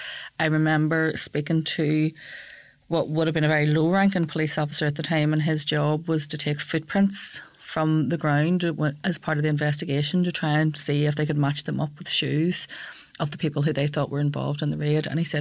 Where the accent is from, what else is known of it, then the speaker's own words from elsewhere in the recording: Belfast, Northern Ireland, United Kingdom; I'm a girl from West Belfast and I have 7 brothers and sisters. At one stage, 10 of us lived in that house.